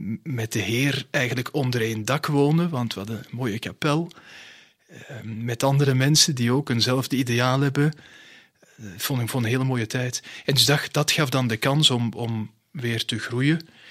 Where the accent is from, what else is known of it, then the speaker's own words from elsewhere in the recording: Antwerp, Belgium; born there; toen ik weer in België kwam. Dus ik ben geboren in Antwerpen, in het centrum van de stad. In een gezin, ons vader was tandarts, moeder was huismoeder.